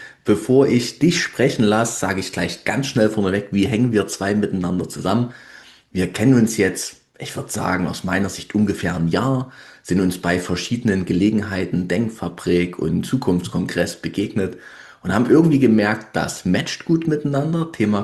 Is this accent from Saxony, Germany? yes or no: yes; Dresden, Saxony, Germany; wie man in meiner Heimat Dresden sagt